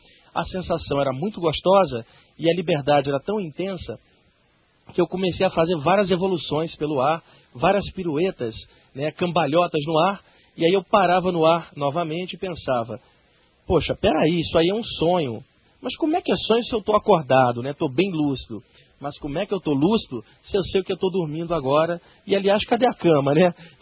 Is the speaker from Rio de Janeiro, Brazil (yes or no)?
yes; Rio de Janeiro, Brazil; moved away as an adult; now in São Paulo, Brazil; eu tenho atualmente 42 anos. Eu sou carioca, moro em São Paulo desde 1989.